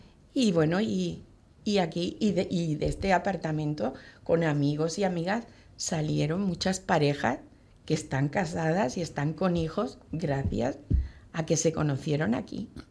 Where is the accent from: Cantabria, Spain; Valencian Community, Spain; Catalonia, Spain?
Catalonia, Spain; El Prat de Llobregat; Perquè jo soy del Prat de Llobregat.